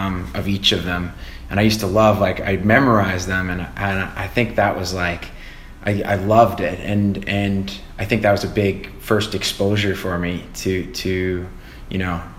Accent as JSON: {"language": "English", "country": "Canada", "tie": "born or raised there", "said": "I grew up in Canada"}